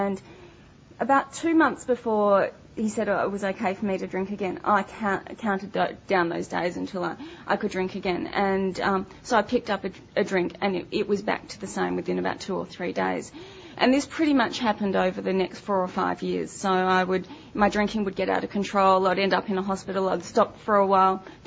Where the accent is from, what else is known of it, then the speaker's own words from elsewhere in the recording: Melbourne, Victoria, Australia; I grew up in Melbourne, and I was essentially, as a kid, I was a good girl. I went to church, I was in the church choir